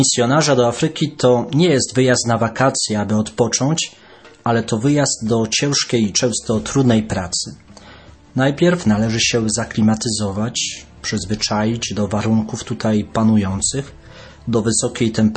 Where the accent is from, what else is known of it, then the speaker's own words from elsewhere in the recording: Przeworsk, Subcarpathian Voivodeship, Poland; moved away as an adult; now in Cameroon; Jestem kapłanem archidiecezji przemyskiej. Pochodzę z Przeworska na Podkarpaciu.